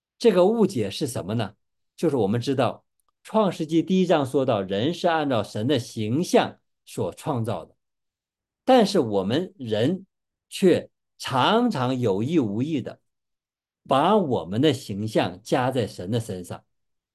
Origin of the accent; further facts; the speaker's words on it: China; 实际上希腊人跟我们中国人是一样的，就都喜欢拜很多的神明